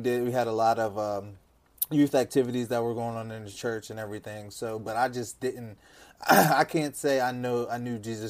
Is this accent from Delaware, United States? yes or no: yes; Wilmington, Delaware, United States; Okay, well, first, I'm from Wilmington, Delaware.